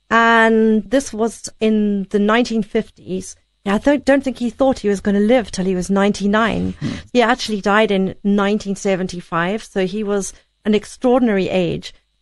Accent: South Africa; And I am South African, but I absolutely appreciate what Lionel Tertius has done for my instrument.

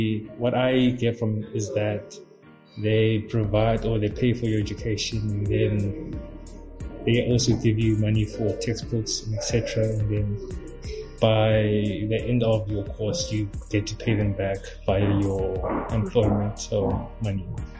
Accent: East London, Eastern Cape, South Africa; I come from East London. I did my matric there in Stirling.

